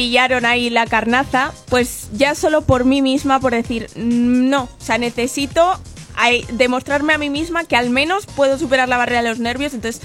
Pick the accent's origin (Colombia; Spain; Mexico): Spain; Bilbao, Basque Country; soy de aquí de Bilbao.